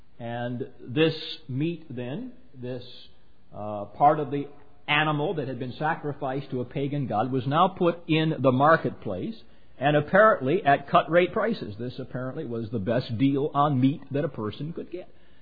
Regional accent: United States; because I am an American Christian, and I live under the Constitution of the United States

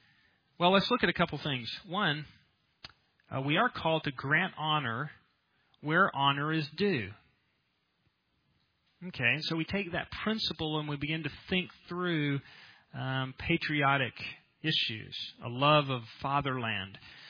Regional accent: United States; It's, I grew up here. My family's been here for generations. It's my nation. I'm an American.

